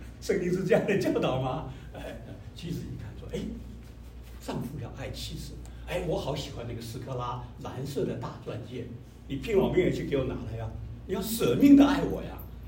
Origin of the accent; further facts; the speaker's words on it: China; 就造成我们中国人很多人，反正我做不到嘛